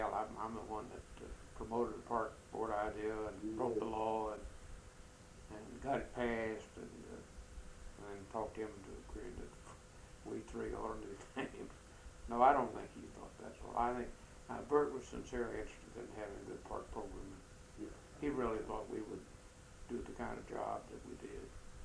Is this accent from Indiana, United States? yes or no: no; New Hope, Kentucky, United States; And we got it established in a watershed which served New Hope, my hometown.